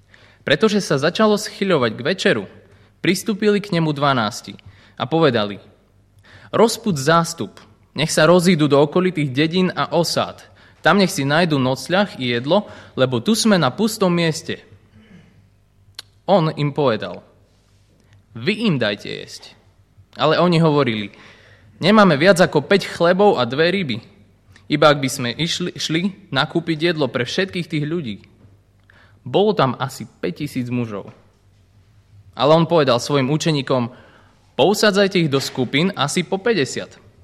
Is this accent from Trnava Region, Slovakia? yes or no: no; Bardejov, Prešov Region, Slovakia; also born or lived in England; now in Košice, Slovakia; som v Košiciach teraz, pochádzam z Bardejova, to bol môj domovský zbor a potom som 3 roky bol v Anglicku, kde som aj študoval, aj pracoval. Teraz sme späť v Košiciach